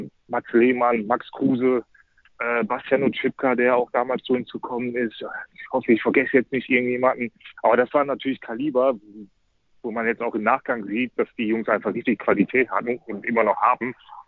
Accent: Essen, North Rhine-Westphalia, Germany; now in Hamburg, Germany; dass ich im Prinzip immer im Westen gelebt habe, in meiner Heimat in Essen. Und das für mich eine Riesensache war, mal, sag ich mal, diese Komfortzone zu verlassen, mal was anderes zu machen, nach Hamburg zu ziehen.

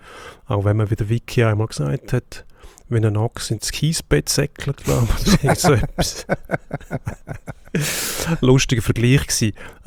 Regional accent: Zurich, Switzerland; Ich bin Zürcher.

